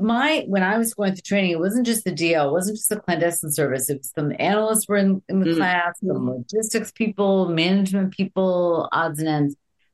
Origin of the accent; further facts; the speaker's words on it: New York, United States; also born or lived in Upper Peninsula of Michigan; Grew up in upstate New York with my family, brothers, three brothers.